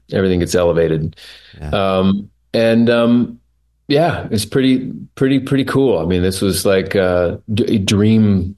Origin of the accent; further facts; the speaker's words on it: Oklahoma, United States; I grew up in Oklahoma